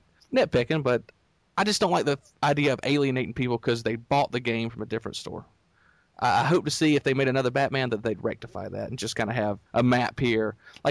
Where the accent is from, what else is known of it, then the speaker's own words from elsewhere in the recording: United States; I just feel like as an American, there's just not many choices for me.